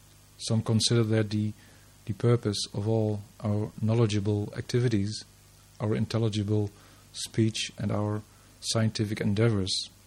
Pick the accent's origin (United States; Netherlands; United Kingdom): Netherlands; English is a second language; I'm not an Englishman, I'm not an American, I'm not an Australian, I'm a Dutchman. So you have to excuse me if I sometimes may use some exotic formulations, some pronounce it a bit differently, and so on.